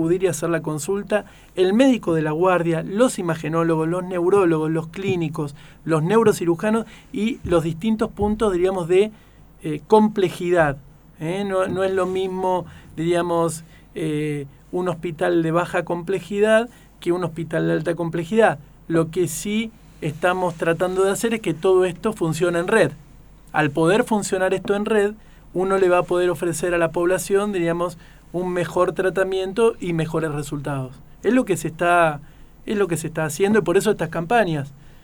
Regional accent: Rosario, Santa Fe, Argentina; en Neuquén, sinceramente, digamos, yo me formé y soy rosarino

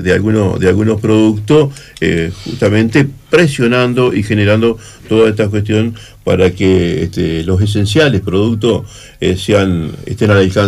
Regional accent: Argentina; en un país como Argentina

